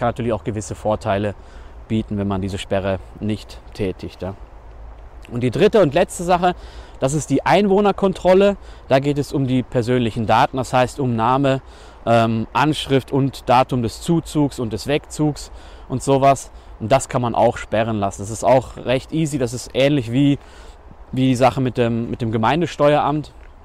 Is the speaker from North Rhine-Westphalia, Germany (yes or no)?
yes; North Rhine-Westphalia, Germany; bin ich ganz anderes gewohnt aus meiner Heimat in Nordrhein-Westfalen.